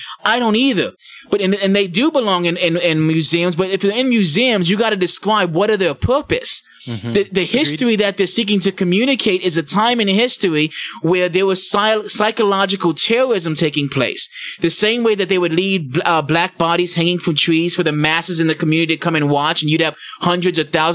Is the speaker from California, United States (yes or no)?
no; Stone Mountain, Georgia, United States; I'm black and I'm from Stone Mountain. So like I literally grew up 2 minutes from KKK headquarters.